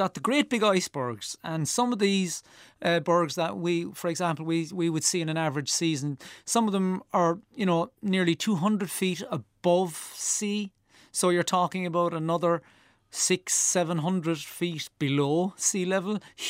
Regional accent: Ireland; And as an Irishman who's proud of his Irish heritage and wanting to fly the flag, I often have to remind them about the contribution that other nationalities made.

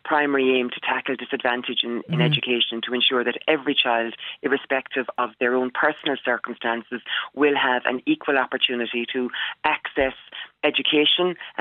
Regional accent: Ireland; he has been so fulsome in his gratitude to Irish people for the manner in which we are embracing Irish Ukrainian families

